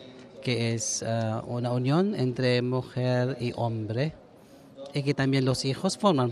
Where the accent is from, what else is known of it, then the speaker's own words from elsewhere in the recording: Philippines; vengo de Filipinas.